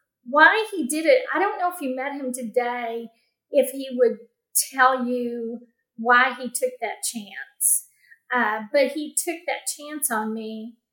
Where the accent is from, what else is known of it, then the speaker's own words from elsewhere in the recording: Texas, United States; which I grew up in the Metroplex. No one I knew wore cowboy boots.